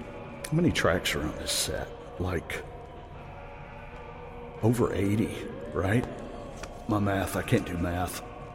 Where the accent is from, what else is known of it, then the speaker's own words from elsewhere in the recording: Troy, Alabama, United States; born in Troy, Alabama, my hometown, and migrated to California in the late 50s